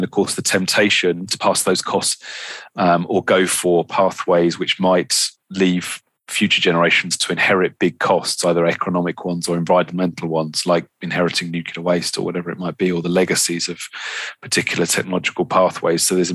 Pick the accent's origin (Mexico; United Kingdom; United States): United Kingdom; in my home country in the UK